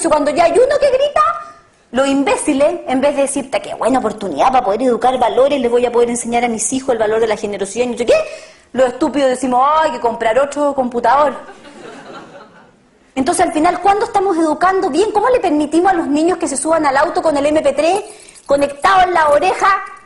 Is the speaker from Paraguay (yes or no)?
no; Temuco, Araucanía, Chile; born there; recuerdo con nostalgia a mis papás diciendo, cuando yo nací en Temuco, cuando íbamos de Temuco para el norte